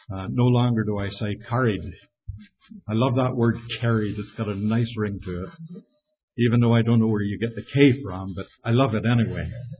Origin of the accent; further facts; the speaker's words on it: Ireland; moved away; back in 92, I was in Ireland in my hometown having gospel meetings with one of the Irish preachers over there